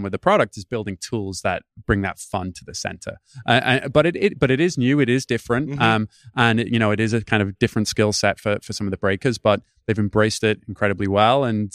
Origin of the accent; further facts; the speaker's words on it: United Kingdom; For listeners, I am British, but yes, my accent is slightly mangled now.